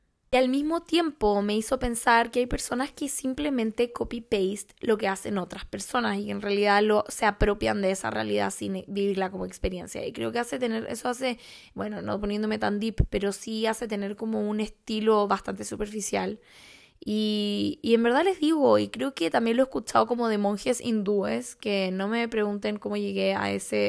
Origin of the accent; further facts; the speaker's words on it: Santiago, Santiago Metropolitan Region, Chile; moved away; vengo de Santiago, de Chile, la capital, de ese país largo que está en el borde de Sudamérica.